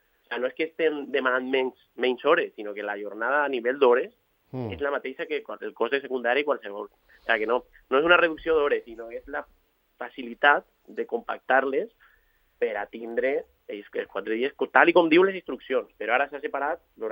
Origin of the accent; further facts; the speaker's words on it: Valencia, Valencian Community, Spain; jo, per exemple, soc de València